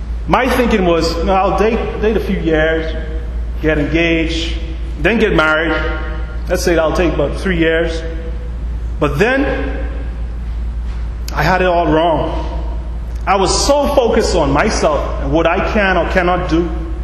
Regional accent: Abaco, Bahamas; growing up in Abaco in a community of the mud.

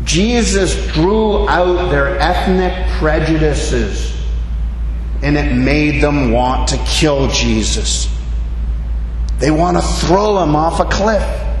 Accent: Canada; As most of you know, I grew up in Canada, and like every place on earth, there is tribalism.

